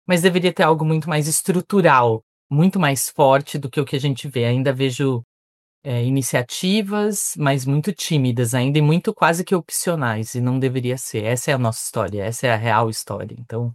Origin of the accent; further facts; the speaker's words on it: Brazil; eu acho que é a gente como indivíduo, como brasileiro, sabe?